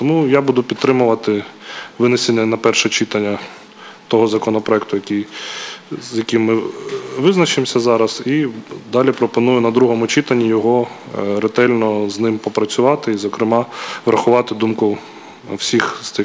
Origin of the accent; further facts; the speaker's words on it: Kyiv, Ukraine; Так я хочу сказати, як киянин